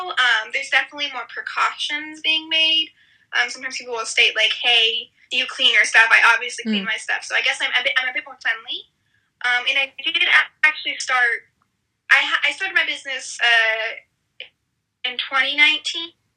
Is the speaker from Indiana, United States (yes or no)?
yes; Indiana, United States; So my family's from Indiana. I'm from Indiana. But my mom and dad are originally from California, and the rest of the family lives in California.